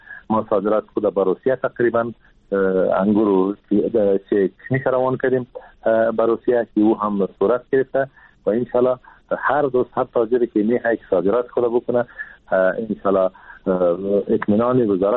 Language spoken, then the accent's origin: Persian; Afghanistan; ما هم از افغانستان هستم